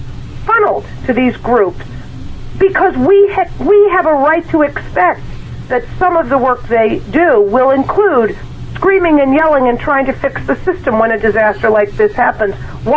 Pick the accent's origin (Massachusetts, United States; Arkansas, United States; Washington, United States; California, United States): Massachusetts, United States; I'm from Massachusetts.